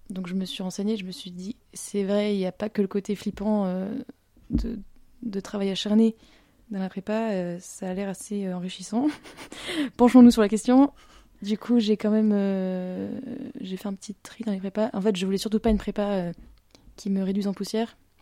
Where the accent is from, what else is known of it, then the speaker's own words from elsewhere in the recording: Le Pègue, Auvergne-Rhône-Alpes, France; J'ai grandi dans la Drôme provençale. Alors, le petit village dans lequel j'ai grandi s'appelle Le Peg. C'est une commune de 300 habitants, dans une région magnifique